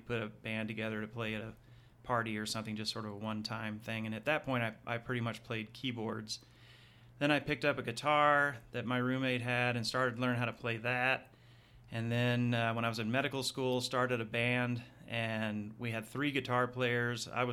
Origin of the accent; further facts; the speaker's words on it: Texas, United States; also born or lived in England; now in Utah, United States; I am from Texas originally, trained. I did my college medical school residency training in Texas.